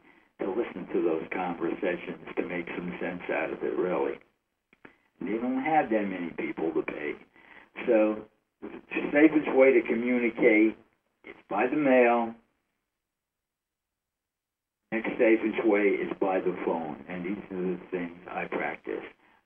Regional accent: New York, United States; And I'm from New York.

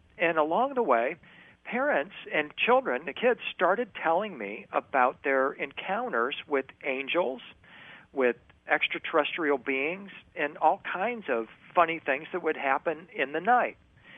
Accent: Detroit, Michigan, United States; moved away as an adult; now in Nashville, United States; I grew up in Detroit, Michigan. I moved to Nashville, Tennessee, where I presently live, and have lived ever since 1982 when I moved here.

